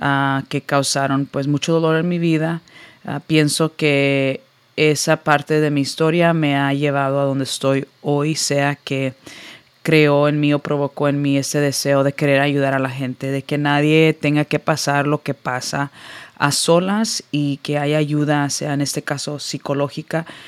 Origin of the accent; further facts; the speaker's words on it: Houston, Texas, United States; Soy originaria de Houston, Texas. Crecí en un ambiente no muy saludable, sino altamente tóxico